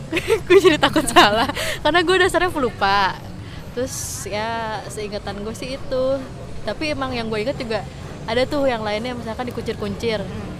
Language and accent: Indonesian; Bogor, West Java, Indonesia; Iyalah, orang kita orang Bogor.